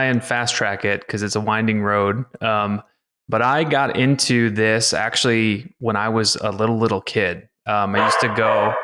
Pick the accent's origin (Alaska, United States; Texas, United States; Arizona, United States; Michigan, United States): Michigan, United States; Portage; we grew up in Portage, Michigan, small southwest part of Michigan.